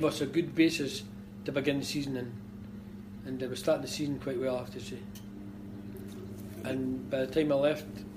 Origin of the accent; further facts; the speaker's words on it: Dundee, Scotland, United Kingdom; I travelled from Dundee, my hometown, up to the Highlands